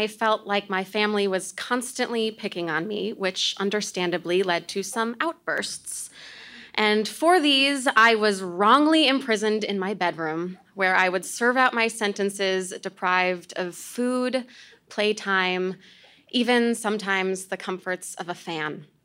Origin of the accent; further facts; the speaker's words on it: Milwaukee, Wisconsin, United States; I grew up in Milwaukee in a home of four kids, where all of us had our role.